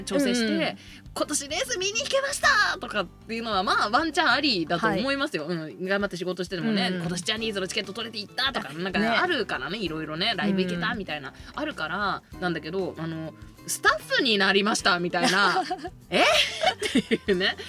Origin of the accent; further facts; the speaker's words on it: Niigata, Japan; now in Tokyo, Japan; 私新潟出身なので